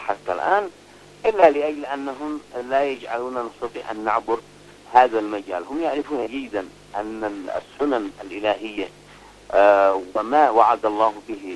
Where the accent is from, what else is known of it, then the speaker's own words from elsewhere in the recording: Yemen; أن نحن كشعب يمني وكحكومة يمنية نحمل على عاتقنا هذه المسؤولية